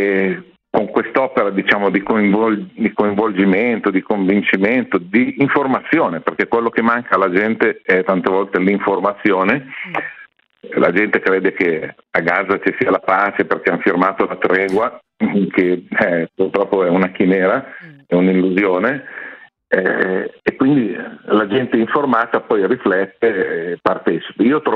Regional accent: Lombardy, Italy; Io vengo dalla provincia di Como

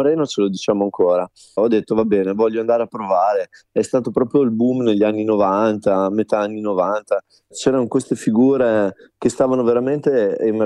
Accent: Modena, Emilia-Romagna, Italy; E poi dopo io vengo, sono emiliano, sono modenese

